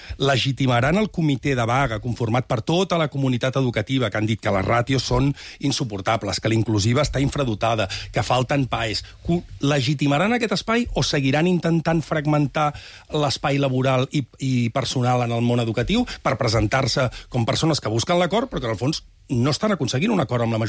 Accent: Catalonia, Spain; jo soc un ciutadà de Catalunya.

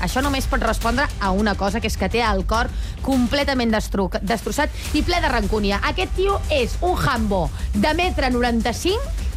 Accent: Catalonia, Spain; Soc catalana

